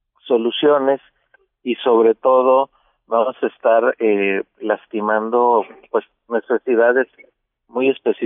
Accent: Mexico; que por cierto el 30% de esa cantidad somos mexicanos.

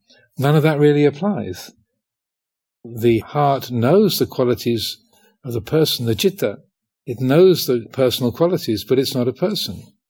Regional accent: England, United Kingdom; I am a Theravadan Buddhist. I am a man. I am English, and so on.

